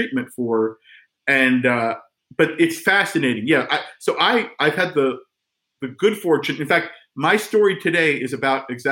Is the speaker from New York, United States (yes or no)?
yes; New York, United States; you know, I'm from New York, New Jersey.